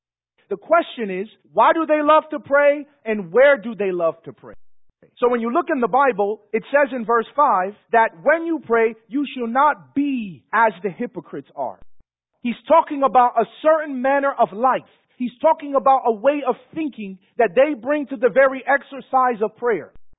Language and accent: English; Chicago, Illinois, United States; But where I grew up in Chicago, if you pretend to be hard, that was a way of survival.